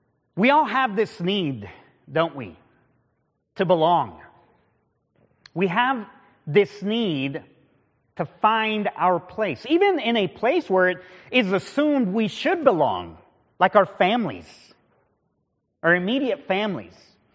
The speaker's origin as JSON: {"language": "English", "region": "Minnesota", "country": "United States", "tie": "born or raised there", "also_born_or_lived": "Houston", "said": "I was born in Houston, and when I was very young, my dad was sent to plant a church in a small rural farming community in southwestern Minnesota."}